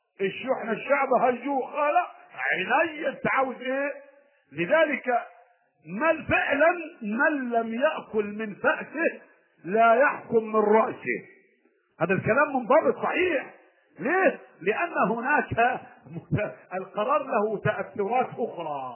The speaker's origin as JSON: {"language": "Arabic", "country": "Egypt", "said": "بس المشكلة عندنا في مصر الآن حقيقة انعكاسة او سميه عدم رشد اقتصادي وسفاهة."}